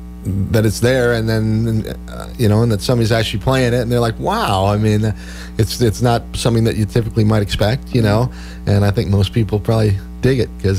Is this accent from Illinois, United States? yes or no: yes; Chicago, Illinois, United States; I'm from the Chicago area, and I've spent enough time up there in the Madison